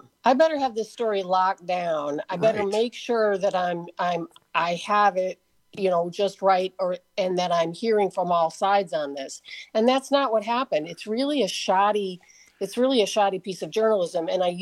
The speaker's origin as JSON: {"language": "English", "town": "Chicago", "region": "Illinois", "country": "United States", "said": "I'm from Chicago, where we had a mayor, Harold Washington, who famously said, politics ain't beanbag."}